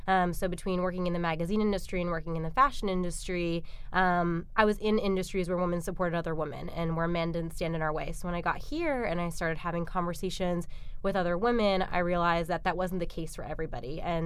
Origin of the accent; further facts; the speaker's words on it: Rhode Island, United States; moved away as an adult; I am originally from Rhode Island. I decided to take the plunge from Rhode Island to New York for college.